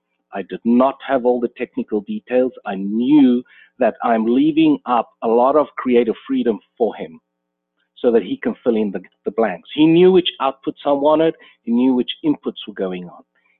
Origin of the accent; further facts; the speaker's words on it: South Africa; now in Texas, United States; As you can hear from my accent, I didn't grow up in America. I'm originally from South Africa myself.